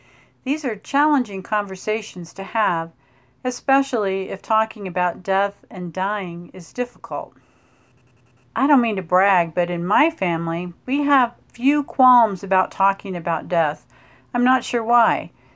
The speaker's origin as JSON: {"language": "English", "town": "Dodge City", "region": "Kansas", "country": "United States", "said": "from Dodge City, Kansas"}